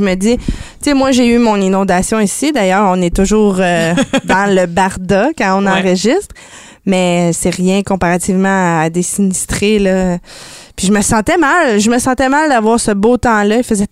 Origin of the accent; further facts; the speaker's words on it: Quebec, Canada; je viens de l'Outaouais